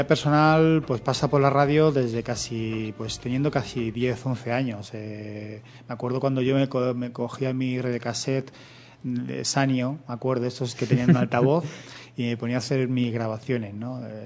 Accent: La Fortuna, Community of Madrid, Spain; Yo soy de La Fortuna, yo soy fortunero.

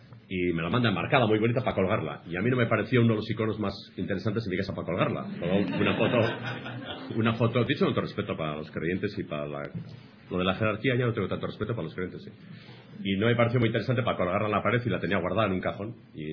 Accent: Tolosa, Basque Country, Spain; Yo soy de Tolosa, nadie es perfecto, yo soy de Tolosa.

